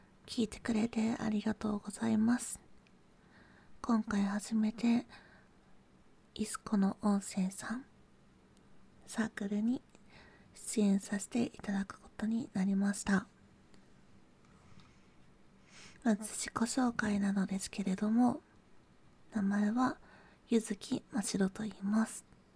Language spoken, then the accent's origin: Japanese; Kanto, Japan; also born or lived in Oita; 出身地は九州です。九州の大分の方で生まれました。ただ育ちは、関東なのであまり訛りは出ないんじゃないかなとは思っています。でも大分弁も話すことはできます。